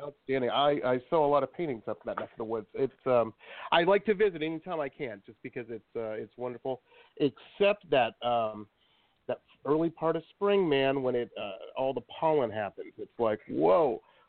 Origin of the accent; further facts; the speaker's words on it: Detroit, Michigan, United States; I grew up in Detroit and then went to college in Boston.